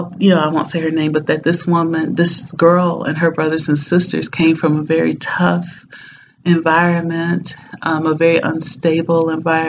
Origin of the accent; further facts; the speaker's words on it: Nashville, Tennessee, United States; I grew up in Nashville, Tennessee, and my mother is a very, very avid reader.